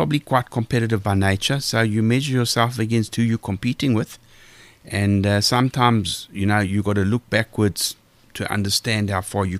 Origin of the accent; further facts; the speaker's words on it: Benoni, Gauteng, South Africa; Now, I grew up in Benoni. I went to multicultural school.